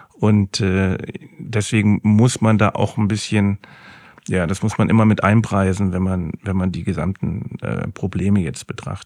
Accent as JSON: {"language": "German", "town": "Hanover", "region": "Lower Saxony", "country": "Germany", "said": "Großstadt wie Frankfurt oder auch Hannover, wo ich herkomme"}